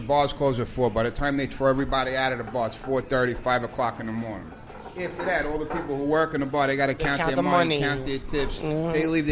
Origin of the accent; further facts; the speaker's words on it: Staten Island, New York, United States; Growing up in Staten Island, we would drive to Wohop because it was an alternative to a Greek diner, and it was always open.